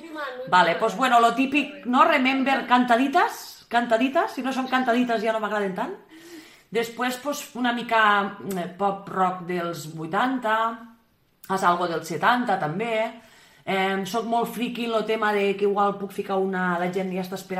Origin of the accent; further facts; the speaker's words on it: Tortosa, Catalonia, Spain; Sóc de, bueno, Vic a Roquetes i sóc de Tortosa